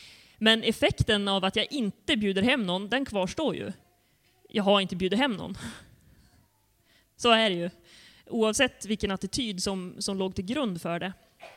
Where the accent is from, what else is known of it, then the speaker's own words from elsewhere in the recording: Sweden; Jag personligen, jag är påverkad mycket av det faktum att jag är född och uppvuxen i Sverige.